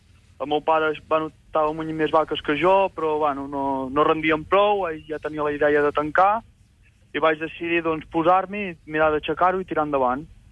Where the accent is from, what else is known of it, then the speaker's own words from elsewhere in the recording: Vilabertran, Catalonia, Spain; De Vilabertran, al costat de Figueres. Mhm. De l'Alt Empordà.